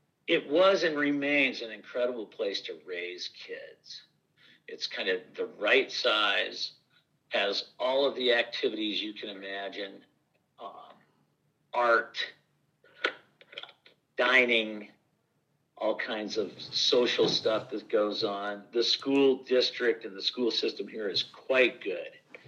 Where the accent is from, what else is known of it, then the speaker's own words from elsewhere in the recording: Colorado, United States; now in Jackson, United States; Well, I'm from Colorado, and I was born and raised in the same county, Grand County, Colorado, which is basically between Berthoud Pass and Rabbit Ears Pass.